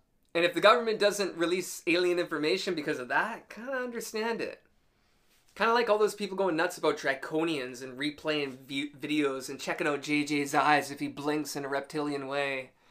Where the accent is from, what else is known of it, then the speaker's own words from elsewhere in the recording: Canada; I mean, I'm a Canadian. I just swear all the time.